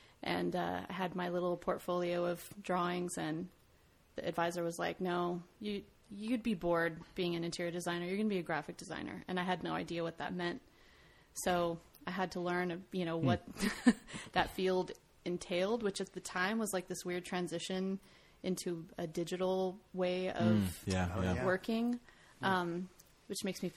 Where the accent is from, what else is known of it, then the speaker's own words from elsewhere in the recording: El Paso, Texas, United States; now in Houston, United States; Which is longer than I lived in my hometown of El Paso, which is where I grew up.